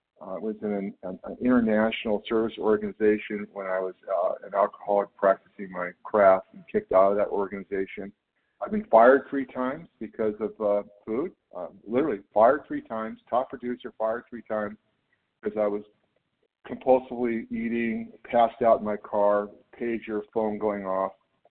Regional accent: California, United States; I'm from Northern California.

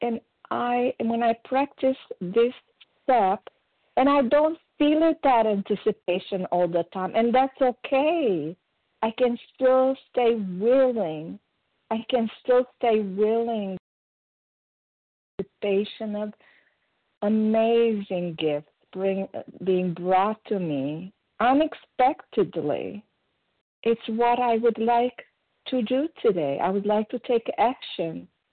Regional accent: Romania; English is a second language; now in United States; I'm from Romania, and in Eastern Europe

